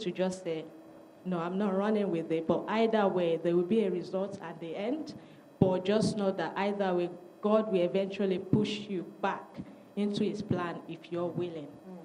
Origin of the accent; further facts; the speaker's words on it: Nigeria; And growing up in Nigeria, I grew up in a very large family.